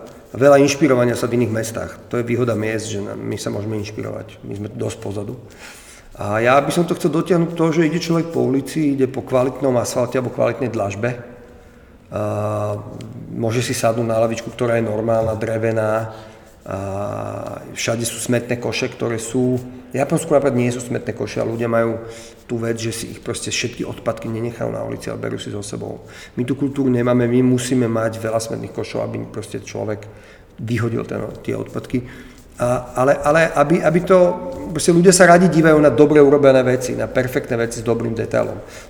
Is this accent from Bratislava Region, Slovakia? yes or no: yes; Bratislava, Bratislava Region, Slovakia; ja som Bratislavčan, vyrastal som na Šavku, to je kúsok od tejto zóny, 300 metrov, 400